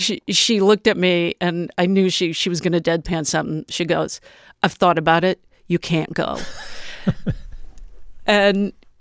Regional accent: Urbana, United States; the great thing about growing up in Urbana then, when it had a solid middle class, was I would deliver in my neighborhood to all kinds of people

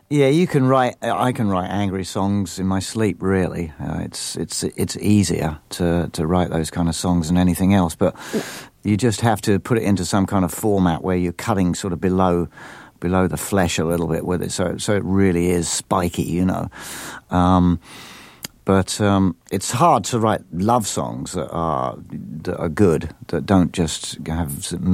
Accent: Camberley, South East England, United Kingdom; also born or lived in London; I was born in London. I grew up in a place called Deep Cut, Camberley, Surrey, which is suburban country area, about 35 miles out of London.

